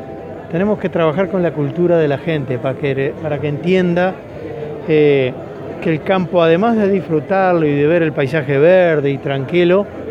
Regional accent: Uruguay; Somos pocos uruguayos.

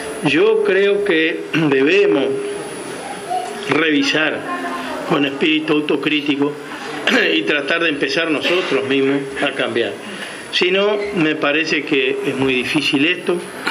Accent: Uruguay; Y nosotros, como uruguayos, creo, no nos podemos poner al hombro la miseria que hay en otros países

